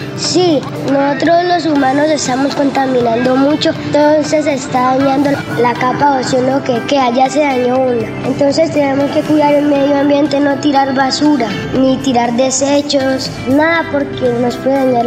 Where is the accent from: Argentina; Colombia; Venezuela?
Colombia; Corinto, Cauca; Yo soy de Corinto, Cauca. Yo tengo 10 años.